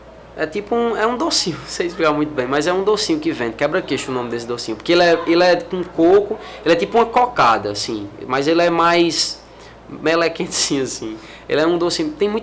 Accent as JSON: {"language": "Portuguese", "town": "Sousa", "region": "Paraíba", "country": "Brazil", "said": "Não, sou daqui da cidade de Sousa mesmo."}